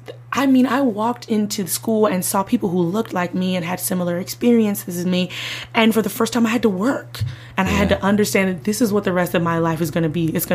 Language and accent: English; Atlanta, Georgia, United States; I grew up in Atlanta. I know the Atlanta theater scene. Let me go back to Atlanta for 2 to 3 years.